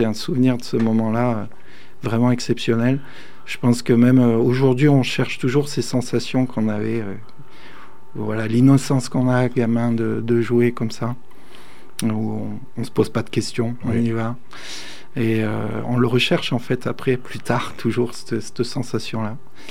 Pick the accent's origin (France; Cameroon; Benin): France; Gap, Provence-Alpes-Côte d'Azur; born there; Oui, alors je suis né à Gap, dans les Hautes-Alpes. Je suis un montagnard. En 82, alors je ne sais plus quel âge ça me fait, mais plus de 40.